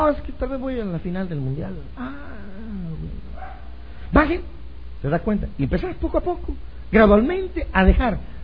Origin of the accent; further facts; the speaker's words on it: Santiago de las Manzanas, Mexico; moved away as an adult; vine de mi país, vine de México, vine de Santiago de las Manzanas, por allá